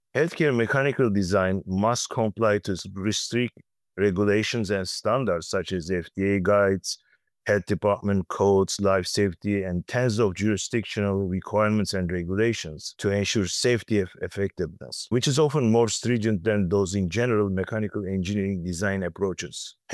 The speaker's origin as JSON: {"language": "English", "country": "Turkey", "tie": "born or raised there", "said": "And I grew up in Turkey. Growing up in Turkey during the 1980s, the healthcare system was quite lacking."}